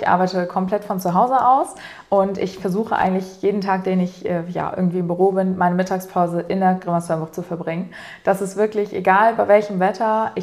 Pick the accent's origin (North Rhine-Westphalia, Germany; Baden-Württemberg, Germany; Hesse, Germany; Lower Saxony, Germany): Lower Saxony, Germany; Cuxhaven; Und ich bin ja hier auch aufgewachsen. Ich muss sagen, ich bin in einem nicht sehr touristischen Teil von Cuxhaven aufgewachsen.